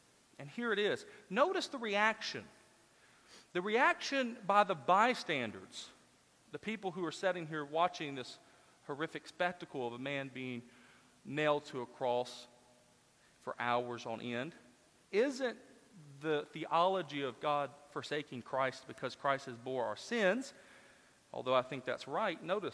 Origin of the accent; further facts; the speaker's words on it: Memphis, Tennessee, United States; I grew up in Memphis, and oftentimes we would go visit Dr. Adrian Rogers' church out in Bellevue Baptist Church in Memphis.